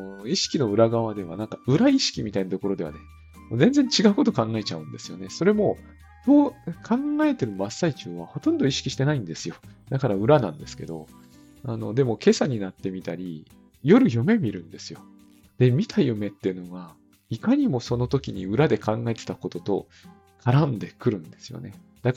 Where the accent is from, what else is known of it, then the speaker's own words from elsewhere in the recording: Saitama, Japan; 私、埼玉県の人間なんで、やっぱり、友達もみんな池袋に集合っていうのが常識